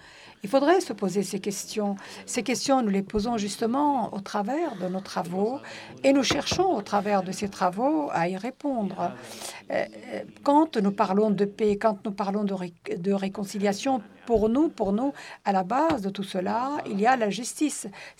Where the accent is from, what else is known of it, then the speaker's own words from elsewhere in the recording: Iraq; je vais donc me concentrer sur ce qui s'est passé chez nous en Irak